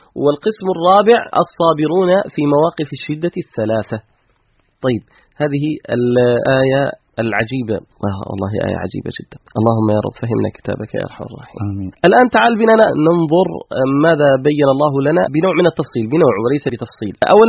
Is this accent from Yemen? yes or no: yes; Yemen; كان عندنا في اليمن شيء اسمه مصلحة الواجبات